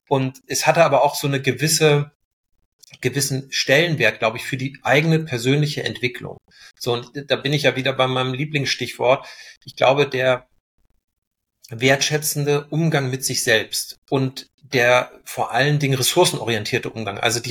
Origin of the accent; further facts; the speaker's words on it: Northern Germany, Germany; da wo ich herkomme aus dem Norden